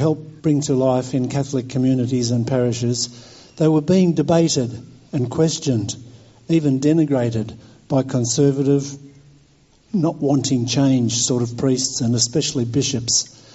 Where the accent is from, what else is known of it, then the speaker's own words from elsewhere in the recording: Victoria, Australia; also born or lived in Ballarat; I was born in Ballarat. over in Victoria. I went to school in Melbourne and Geelong. Mum was Irish, and with Dad, they were very, very good Catholics.